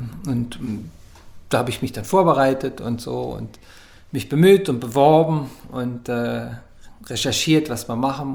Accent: Basel, Basel-Stadt, Switzerland; Dann habe ich zufällig Stuntleute kennengelernt, die in meiner Heimatstadt Basel da eben so Darstellungen gemacht haben.

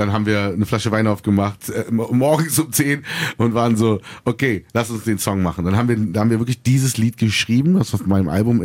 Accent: Berlin, Germany; auch als Berliner.

